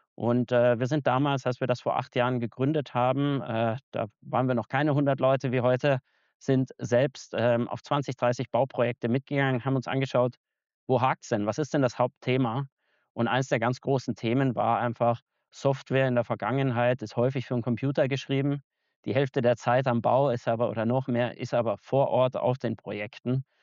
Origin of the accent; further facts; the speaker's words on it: Munich, Bavaria, Germany; ich komme ursprünglich aus München, habe einen betriebswirtschaftlichen Hintergrund